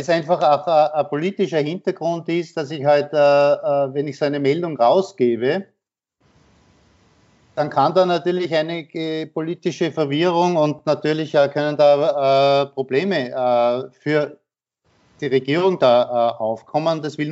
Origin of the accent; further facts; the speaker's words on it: Austria; Also ich komme aus Österreich und arbeite für eine schwedische Firma.